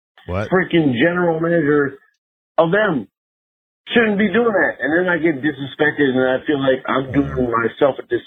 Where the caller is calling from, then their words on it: Orlando, Florida, United States; I'm calling from Orlando.